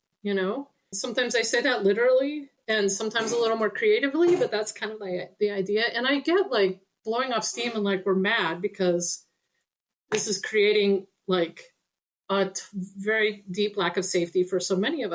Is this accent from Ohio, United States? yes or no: no; Arkansas, United States; So as a Southerner, because I'm originally from Arkansas, generations of Southern folks, in my lineage, like I'm really sensitive to this.